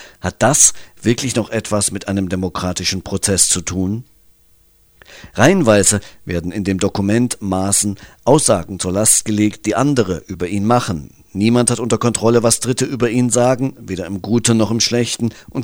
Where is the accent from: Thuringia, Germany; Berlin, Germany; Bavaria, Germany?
Thuringia, Germany; ich bin Thüringer, darf das, nutze ich den Begriff nicht